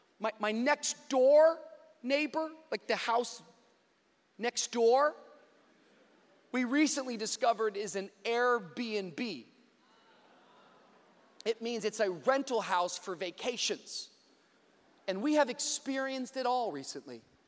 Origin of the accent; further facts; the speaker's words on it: Tacoma, Washington, United States; I grew up in Tacoma, Washington, outside of Seattle, and I grew up on Woodworth Avenue, right next door to my grandparents.